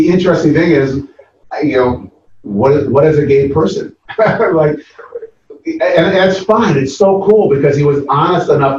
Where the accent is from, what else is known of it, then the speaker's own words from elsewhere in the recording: Michigan, United States; Oh, I grew up outside Detroit, yada, yada, and all this stuff, right?